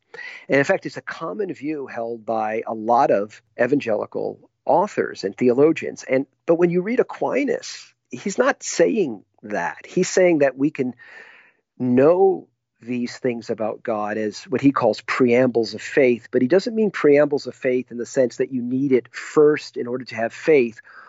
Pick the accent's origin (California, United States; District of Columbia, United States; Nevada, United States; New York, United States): Nevada, United States; Las Vegas; because my parents took us there when we were kids, growing up in Vegas. We weren't too far away from the Grand Canyon.